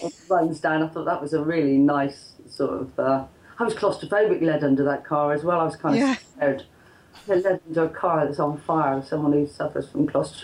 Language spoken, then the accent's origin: English; Bristol, South West England, United Kingdom; especially because John decided to call me … because he knew I was from Bristol.